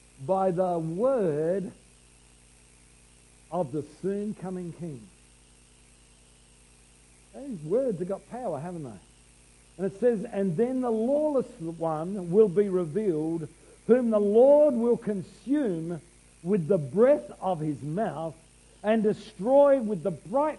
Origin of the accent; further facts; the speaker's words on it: Australia; as Australian males, lights on, lights off, that's it